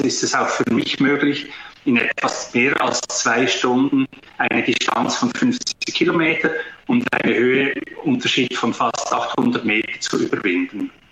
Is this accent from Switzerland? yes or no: yes; Wangen an der Aare, Bern, Switzerland; Ich komme aus der Schweiz, aus Wangen an der Aare. Das ist zwischen Bern, Basel und Zürich ziemlich genau in der Mitte gelegen. Eine schöne Stadt, welche am Jura-Südfuss ist im Mittelland